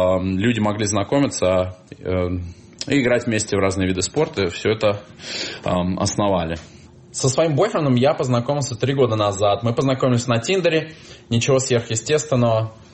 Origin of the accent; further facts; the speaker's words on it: Moscow, Russia; moved away as an adult; now in New York, United States; Мне 39 лет. Я родом из Москвы, родился и вырос в Москве и 8 лет назад переехал в Нью-Йорк. С удовольствием здесь живу